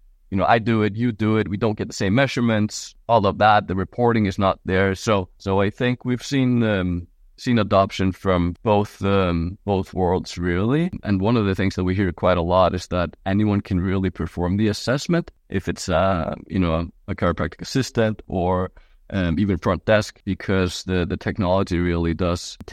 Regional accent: Reykjavik, Capital Region, Iceland; Yeah, I'm Icelandic. So I am tuning in from Reykjavik, Iceland.

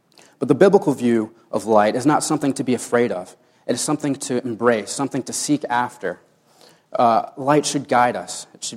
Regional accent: Houston, Texas, United States; I'm from Houston, Texas. Texas, of course, where everything is bigger and better. I'm 19 years old.

